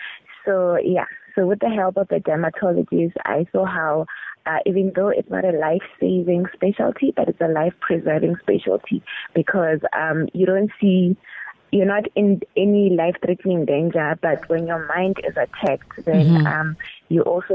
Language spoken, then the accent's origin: English; Polokwane, Limpopo, South Africa; And I grew up in Polokwane. We only had one dermatologist at the time.